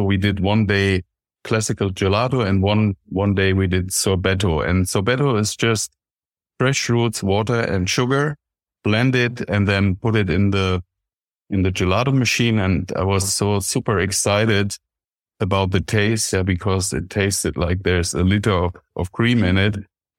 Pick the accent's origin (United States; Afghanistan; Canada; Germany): Germany; Frankfurt, Hesse; English is a second language; I'm born in Frankfurt, born and raised in Frankfurt am Main, very well known from the big air base.